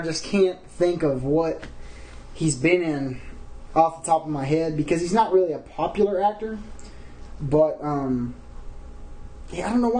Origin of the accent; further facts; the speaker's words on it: Texas, United States; I'm sorry. I'm from Texas, so...